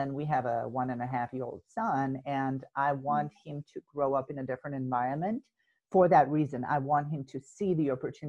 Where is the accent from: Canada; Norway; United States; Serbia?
Serbia; I am from Serbia. It is a small country in the Balkans. It's in Eastern Europe. When I was born, the country was called Yugoslavia